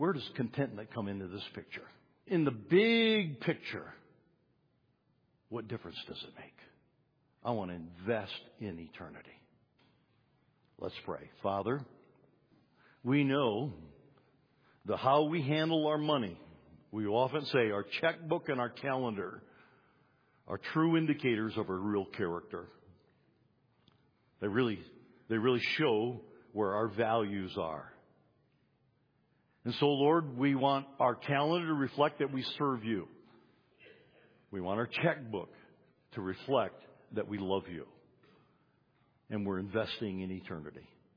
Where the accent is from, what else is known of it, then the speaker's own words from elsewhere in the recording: Michigan, United States; I come from Michigan. I lived in Detroit. I like cars.